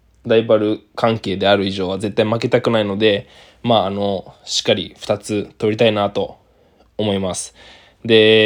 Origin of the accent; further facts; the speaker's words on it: Kanagawa, Japan; 個人的には僕は地元が神奈川で、関東東京ということで、結構その高校の同級生だったりとか、知り合いが見に来てくれて